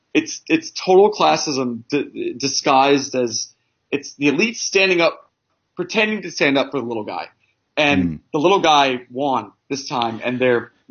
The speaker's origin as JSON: {"language": "English", "region": "Tennessee", "country": "United States", "also_born_or_lived": "Midwest", "said": "You know, I'm from Tennessee and I grew up in the Midwest and the South."}